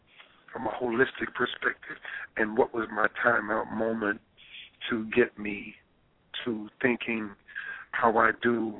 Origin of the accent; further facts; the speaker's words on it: New Orleans, Louisiana, United States; back in New Orleans again. So I'm basically a New Orleans boy.